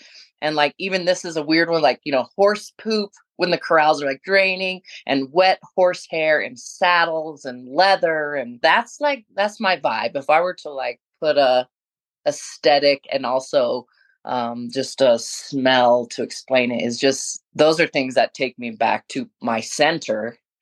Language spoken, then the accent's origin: English; Moran, Wyoming, United States; now in Dubois, United States; I was born and raised in Moran, Wyoming on a ranch. And then now I live over in Du Bois.